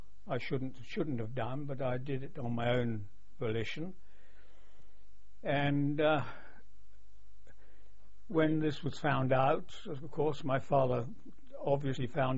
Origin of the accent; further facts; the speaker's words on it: Southwark, London, United Kingdom; I was born in Southwark, SE1, London SE1, and in a very, very nice house. Very secluded house, really, but only less than 100 yards to some of the worst slums in London.